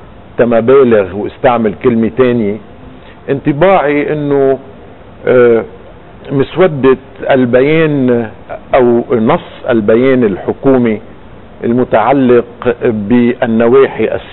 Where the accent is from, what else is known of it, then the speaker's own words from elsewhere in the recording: Lebanon; انا كلبناني قبل ما اكون ماروني او مسيحي او كتائبي او اي شيء اخر